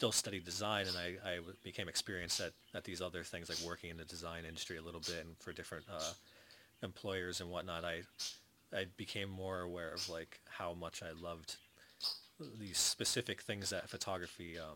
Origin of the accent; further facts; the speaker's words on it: New York, United States; I grew up in the Hudson Valley and this, like, the Catskills. So it's like when I got back there after living in New York City